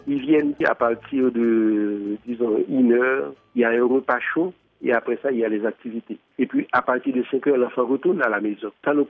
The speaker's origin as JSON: {"language": "French", "country": "Haiti", "said": "On est des Haïtiens, on connaît la réalité, on sait comment parler aux gens"}